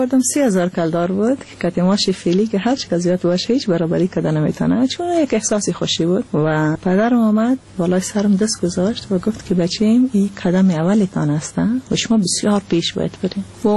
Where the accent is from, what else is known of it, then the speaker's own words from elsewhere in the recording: Afghanistan; moved away; بعد از افغانستان آمدیم.